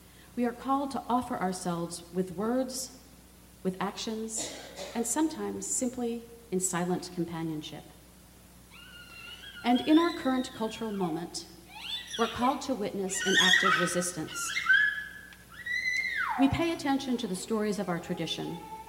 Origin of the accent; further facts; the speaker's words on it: Philadelphia, Pennsylvania, United States; Maybe it clicked for me because Philadelphia is my hometown.